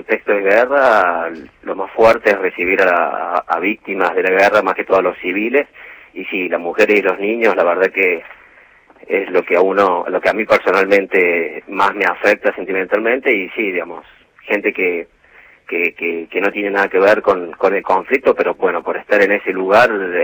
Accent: Córdoba, Argentina; now in Buenos Aires, Argentina; Ahora estoy viviendo, soy de Córdoba, digamos, y ahora estoy viviendo acá en Buenos Aires

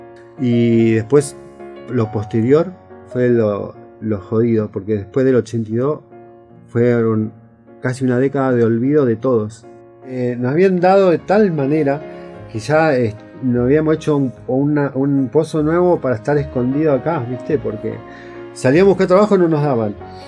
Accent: Bariloche, Río Negro, Argentina; y soy de acá de Bariloche.

